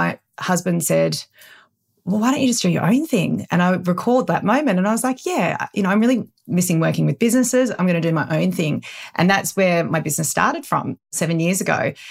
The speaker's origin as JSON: {"language": "English", "town": "Melbourne", "region": "Victoria", "country": "Australia", "lives_now": "Gold Coast, Australia", "said": "You know, I'm originally from Melbourne"}